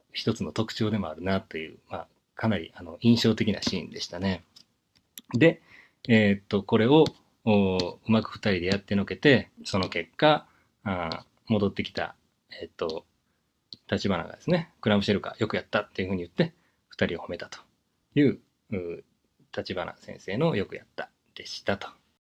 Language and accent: Japanese; Kansai, Japan; accent: Kansai; 関西弁しか喋れないので、しょうがないんですよね。ネイティブの関西弁ですから、皆さん。関西生まれ、関西育ちなんで。